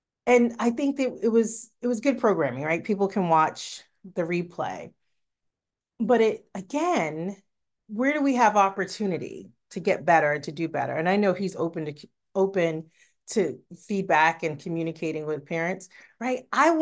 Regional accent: Harlem, New York, United States; Well, where I live, I'm really, my hometown is Harlem, but Harlem, New York, shout out to all the Harlemites out there.

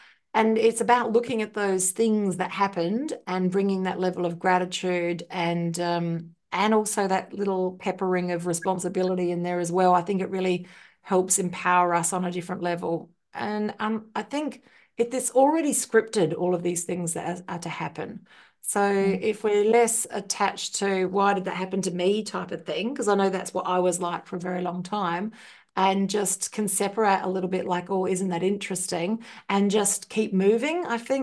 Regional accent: Ireland; spelt with an S because I'm Irish. Yes. So the C is American. So I'm Irish.

